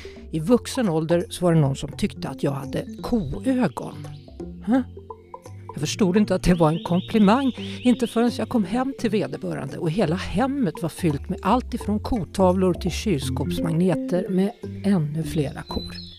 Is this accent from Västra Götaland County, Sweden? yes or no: yes; Västra Götaland County, Sweden; Nej, jag har inte bott på en gård. Så en äkta lantbrukare är jag ju inte. Men jag har aldrig skämt för att jag pratat bonnigt. För det blir ju lätt så när den är en äkta västgöte. Och bor bara ett stenkast från åken.